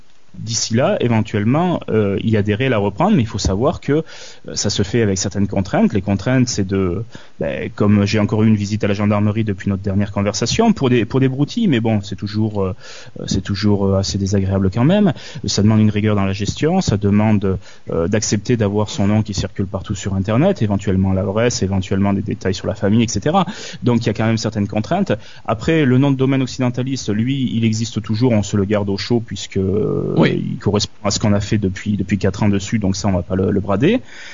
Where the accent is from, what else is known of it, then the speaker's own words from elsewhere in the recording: France; ce qui se passe chez nous en France